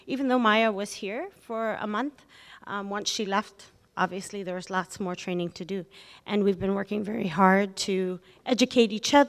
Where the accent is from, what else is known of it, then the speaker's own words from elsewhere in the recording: Kotzebue, Alaska, United States; I'm originally from Kotzebue, very far north, near Utqiagvik.